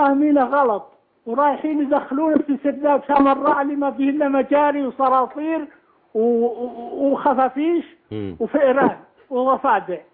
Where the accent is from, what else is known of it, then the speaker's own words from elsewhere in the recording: Najd, Saudi Arabia; عندنا في نجد في السعودية.